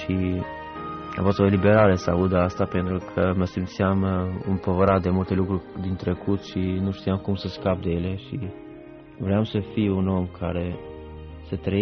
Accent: Albania; now in Romania; Eu sunt din Albania, dar am aproximativ o treime din viața mea petrecută aici în România și aș putea spune că o treime sunt român

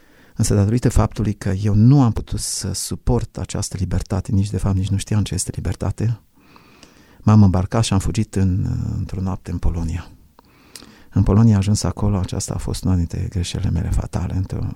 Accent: Romania; am fost tratat foarte bine de către cehi când le-am spus că eu sunt român

